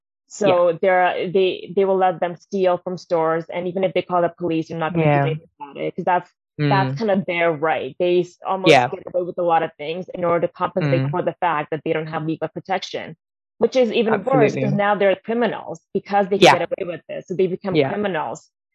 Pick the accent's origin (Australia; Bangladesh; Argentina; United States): Bangladesh; I know, for instance, in my home country, in Bangladesh, we definitely don't have any laws protecting the LGBTQ plus community.